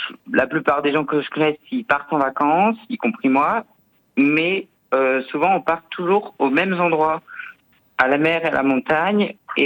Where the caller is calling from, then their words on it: Bourgogne-Franche-Comté, France; Alors moi, je viens de Bourgogne et je voulais donner mon avis